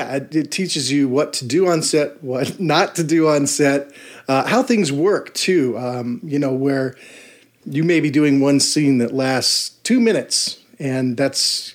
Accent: Colorado, United States; And I was from, I'm from Colorado.

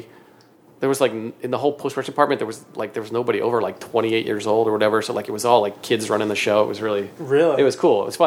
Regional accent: Chapel Hill, North Carolina, United States; I'm from North Carolina, Chapel Hill.

